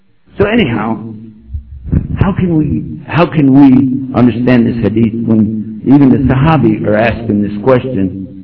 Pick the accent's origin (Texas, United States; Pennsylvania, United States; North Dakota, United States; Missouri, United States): Texas, United States; But I did see our president from my home state, Texas, the Honorable President Mr. Bush, the son of the other Bush.